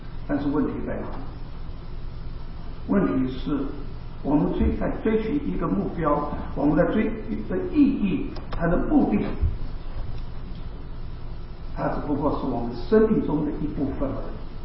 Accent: Taiwan; now in United States; 我总共就搬2次家啊，当然在美国也搬了2次家啊。我就是从台湾搬到这边，从这边搬了2次家。

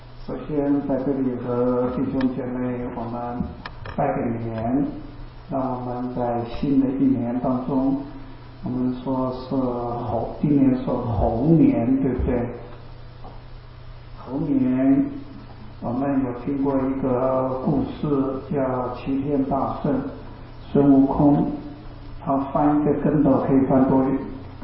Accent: China; 我们中国人有两个年，一个新历年，我们还有一个农历年

